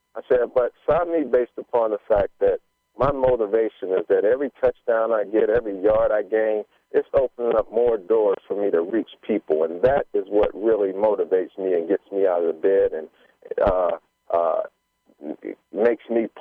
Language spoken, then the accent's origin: English; Pittsburgh, Pennsylvania, United States; Well, they're still like gods in Pittsburgh. And so to be playing against my hometown team, everything's on the line to go to the Super Bowl.